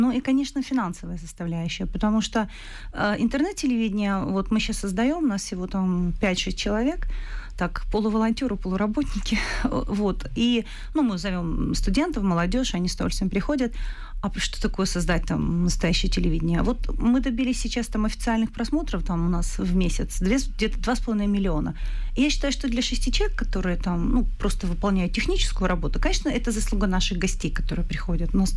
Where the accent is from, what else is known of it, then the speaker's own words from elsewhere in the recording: Donbas, Ukraine; first language ru; для меня мой родной язык, я сама с Донбасса, русский.